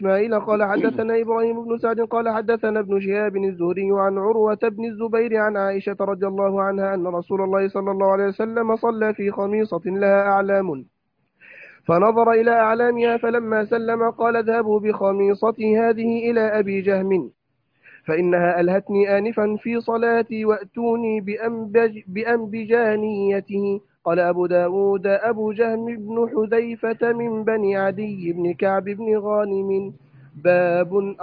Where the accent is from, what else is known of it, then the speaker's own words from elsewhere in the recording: Faiyum, Faiyum Governorate, Egypt; أنا من الفيوم